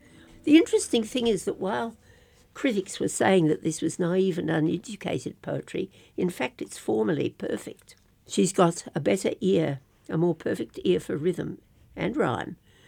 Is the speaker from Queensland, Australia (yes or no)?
yes; Brisbane, Queensland, Australia; I was brought up in Brisbane on the north side of the river, so Stradbroke was way across Moreton Bay.